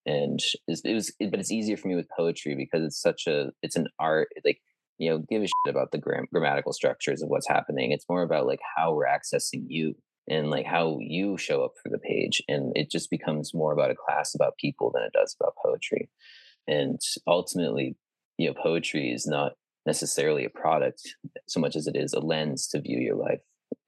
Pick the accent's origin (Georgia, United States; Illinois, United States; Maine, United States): Maine, United States; moved back to Maine and started community journalism at the Lincoln County News, my hometown paper.